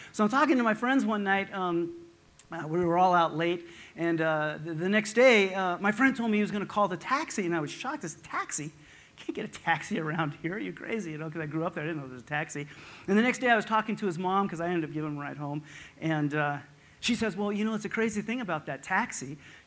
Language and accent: English; Nevada, United States; I went over to the small town I was raised at in Nevada, a tiny little town, ranching town.